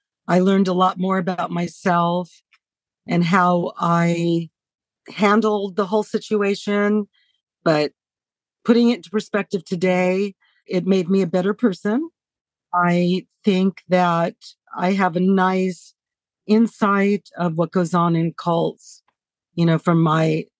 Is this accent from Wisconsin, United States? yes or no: no; Hollywood, California, United States; living in, growing up in Hollywood.